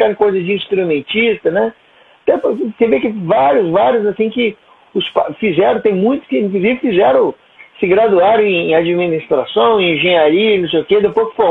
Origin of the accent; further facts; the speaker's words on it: Barra Mansa, Rio de Janeiro, Brazil; now in Rio de Janeiro, Brazil; Eu sou do interior do estado do Rio, moro no Rio de Janeiro desde o ano 2000, mas eu sou de Barra Mansa, que não é uma cidade tão pequena, mas é de uma certa maneira, uma cidade interiorana.